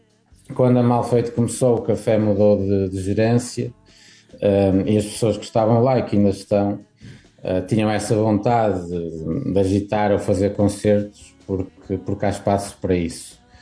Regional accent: Fafe, Braga, Portugal; Porque eu quando era puto em Faf também se calhar queria isso e não tinha.

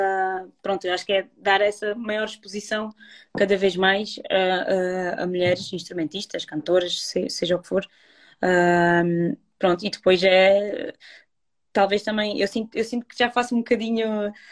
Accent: Alentejo, Portugal; Depois cresci no Alentejo, onde também não tem nada a ver, mas que partilhava também.

